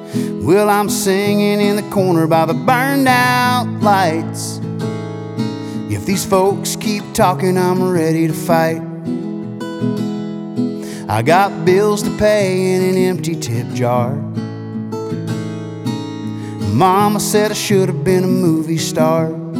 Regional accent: Oklahoma, United States; born there; now in Arizona, United States; I live in Arizona, but it ain't my home. I was born in Oklahoma, but it ain't my home.

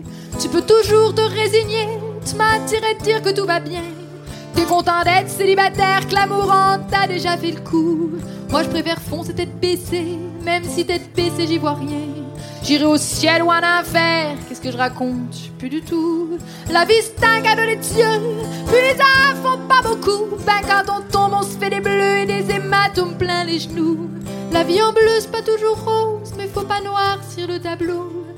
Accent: Marseille, Provence-Alpes-Côte d'Azur, France; Je vais arrêter l'accent québécois parce que, voilà, je suis marseillaise, tout ça.

